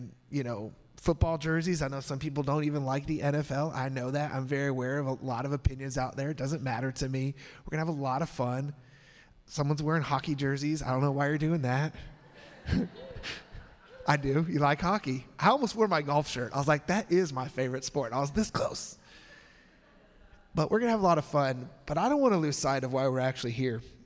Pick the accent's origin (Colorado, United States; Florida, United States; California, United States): Colorado, United States; Englewood; born there; I was born in Inglewood, Colorado. Little known fact, that's where the Denver Broncos practice field is.